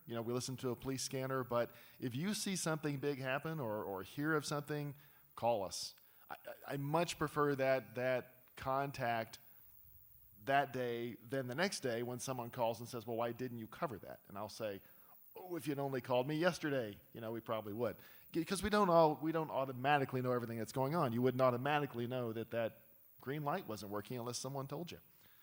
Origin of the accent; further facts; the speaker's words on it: Denton, Texas, United States; I mean, my hometown, Denton, Texas, is a city of 140,000 people that has one newspaper that delivers once a week.